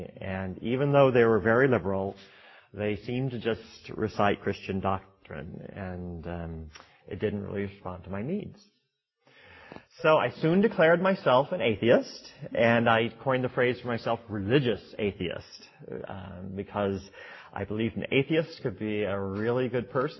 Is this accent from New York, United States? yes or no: no; Kansas City, Missouri, United States; So when I was a teenager growing up in Kansas City, Missouri, in the 1960s and 1970s